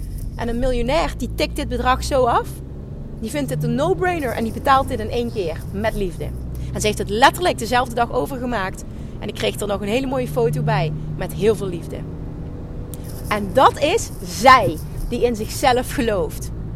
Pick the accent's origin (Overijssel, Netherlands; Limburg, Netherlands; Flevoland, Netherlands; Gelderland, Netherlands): Limburg, Netherlands; accent: Limburg; Oh, ik weet het, komt er heel lelijk uit op mijn Limmers accent.